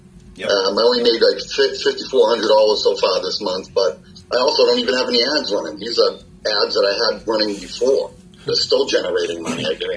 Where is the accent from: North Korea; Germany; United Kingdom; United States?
United States; Boston, Massachusetts; basic blue-collar worker, born and raised in Boston, and spent decades in the restaurant industry.